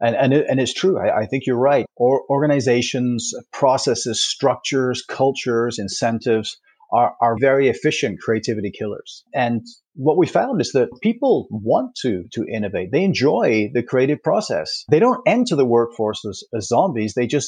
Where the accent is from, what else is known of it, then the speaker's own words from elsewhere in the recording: Toronto, Ontario, Canada; the Toronto Raptors, my hometown, Toronto Raptors basketball team